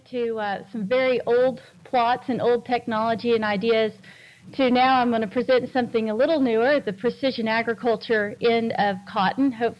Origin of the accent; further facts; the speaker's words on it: Midwest, United States; I came from the Midwest, so especially in corn, it was found really useful